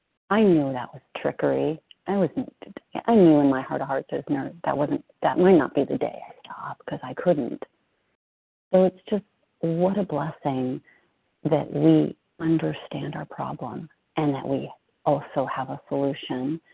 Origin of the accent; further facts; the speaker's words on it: California, United States; I'm from California.